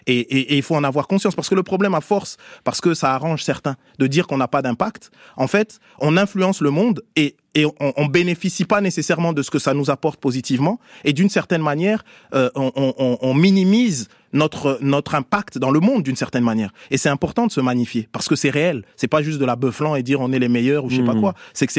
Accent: Strasbourg, Grand Est, France; Moi, j'ai grandi à Strasbourg, d'accord?

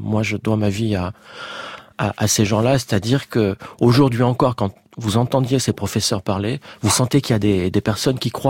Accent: Marseille, Provence-Alpes-Côte d'Azur, France; Je suis marseillais

